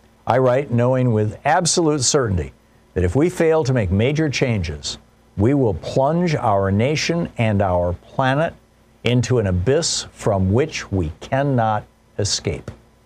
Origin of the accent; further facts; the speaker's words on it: Oklahoma, United States; I grew up in Oklahoma, the baby girl in a family of boys.